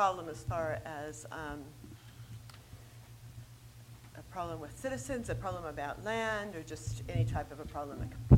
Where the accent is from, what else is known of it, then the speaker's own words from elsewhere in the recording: Ridgefield, United States; I was born and raised in Ridgefield. Our farm was over next to Jones Farm. So it was Richards Bean Farm